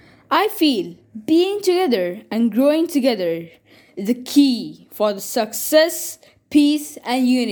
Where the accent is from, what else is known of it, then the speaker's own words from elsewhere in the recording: India; from India